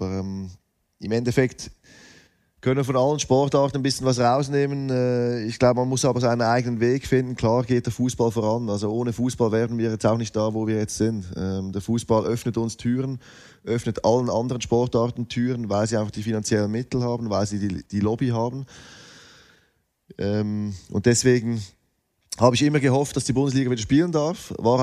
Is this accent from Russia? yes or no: no; Lucerne, Switzerland; Also ein Lieblingsverein, da muss ich fast meine Heimatstadt sagen